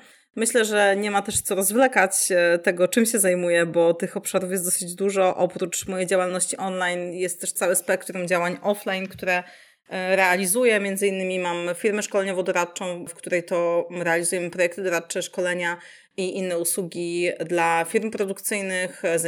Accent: Subcarpathian Voivodeship, Poland; moved away as an adult; pochodzę z małej miejscowości na Podkarpaciu, a pojechałam na studia do Lublina

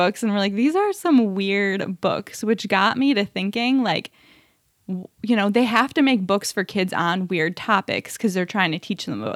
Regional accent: Wausau, Wisconsin, United States; But then it was in the middle of Wisconsin, in Wausau, Wisconsin. That's where my hometown is from.

